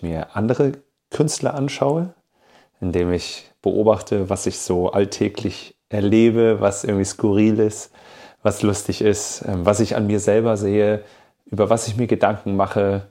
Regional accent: Fulda, Hesse, Germany; Ich bin in Fulda aufgewachsen

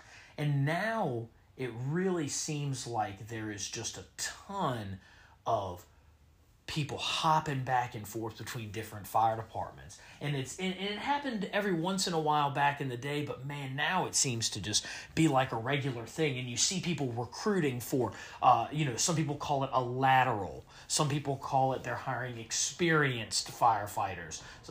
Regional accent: Richmond, Virginia, United States; growing up around Richmond my entire life. Just there's not a lot of books that highlight the fire service here in the Central Virginia area, the Richmond metro area

